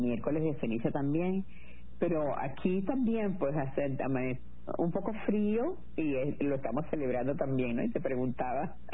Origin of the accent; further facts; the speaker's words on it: Venezuela; born there; esa serranía donde yo nací, que es muy virgen porque no tenía comunicación. Entonces, y además hermosísima como toda la cordillera de la costa venezolana. Y allí de un pueblito donde no había comunicación, era a caballo en la época en la que yo nací